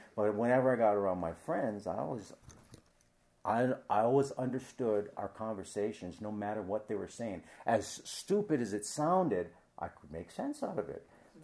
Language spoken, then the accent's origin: English; Hawaii, United States; Because I was raised in Hawaii, I have certain ways of understanding English, right? Because I was raised with pidgin English.